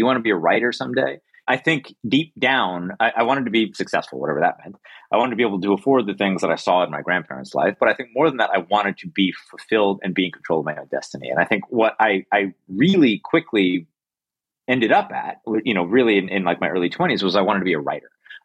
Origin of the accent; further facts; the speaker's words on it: Brighton, New York, United States; Brighton, New York, a suburb of Rochester. Probably the first time Brighton's ever been mentioned on any podcast of note. So was raised in upstate New York.